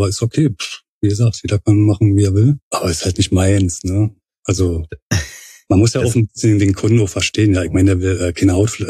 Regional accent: Berlin, Germany; geboren und aufgewachsen in Berlin, Pankow. Genau da, wo ich auch wohne jetzt

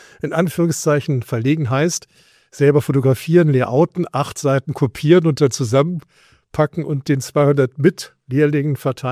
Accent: Bonn, North Rhine-Westphalia, Germany; ich bin in Bonn aufgewachsen

